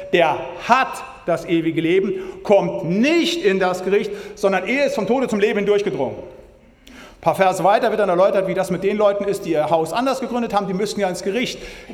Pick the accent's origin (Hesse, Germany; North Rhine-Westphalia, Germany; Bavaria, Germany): North Rhine-Westphalia, Germany; da wo ich komme aus dem Siegerland, da ist schön stramm, pietistisch reformiert